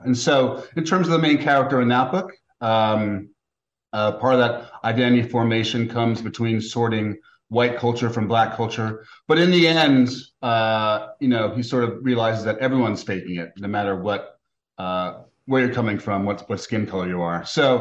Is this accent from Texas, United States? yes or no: no; New York City, New York, United States; about New York City in the 1950s, 60s, 70s, and 80s. And so I've done a sort of deep archaeology of my hometown.